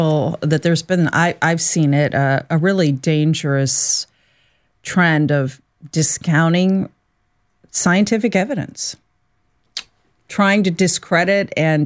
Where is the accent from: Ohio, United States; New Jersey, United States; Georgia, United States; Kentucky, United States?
Ohio, United States; I'll never forget growing up in Ohio when Lake Erie actually, up in Cleveland, it actually caught fire due to the pollution in the water.